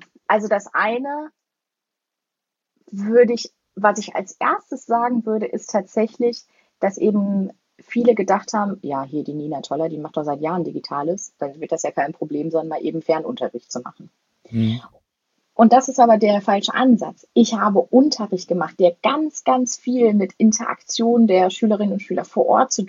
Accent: North Rhine-Westphalia, Germany; ich komme ja auch aus dem Ruhrgebiet, da ist man ja kurz und knapp und direkt, ne?

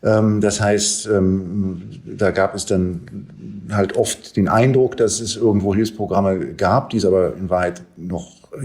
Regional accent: Berlin, Germany; als Berliner.

